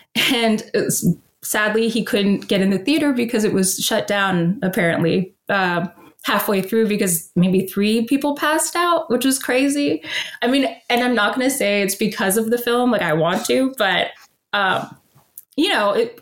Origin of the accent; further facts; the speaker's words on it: Seattle, Washington, United States; also born or lived in Atlanta; now in Los Angeles, United States; No, I grew up in Seattle. Kind of, well, Atlanta by way of Seattle, but that's where I was raised for the most part.